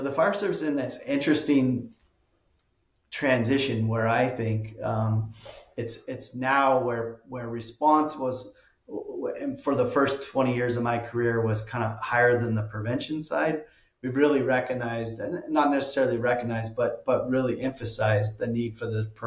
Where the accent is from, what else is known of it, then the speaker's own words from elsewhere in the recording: California, United States; I'm coming from California in the Sonoma County area, north of San Francisco